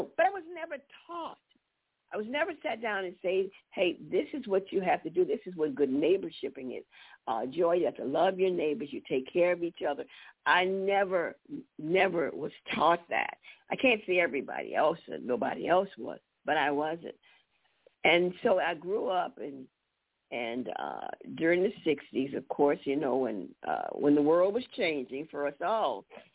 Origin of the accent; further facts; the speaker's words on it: New Orleans, Louisiana, United States; see, I'm from New Orleans, and coming from New Orleans in the South, we were neighbors, and we shared